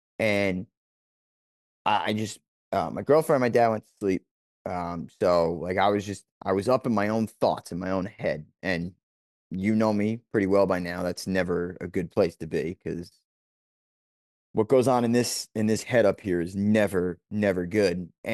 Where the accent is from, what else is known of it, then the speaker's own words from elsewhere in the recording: New Jersey, United States; I'm from New Jersey. This is a very weird area code that you're texting me from.